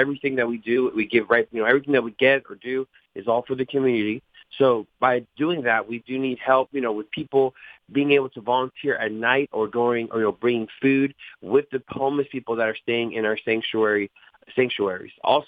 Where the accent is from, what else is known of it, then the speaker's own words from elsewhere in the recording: Delaware, United States; I think a lot of people in our community here in Delaware, I grew up in Delaware since I was a kid, and I'm a Latino